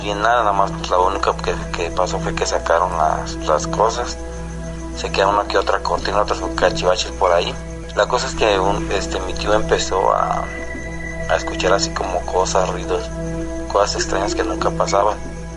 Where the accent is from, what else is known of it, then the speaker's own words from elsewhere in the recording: Guanajuato, Mexico; Soy de acá de Iriangato, Guanajuato.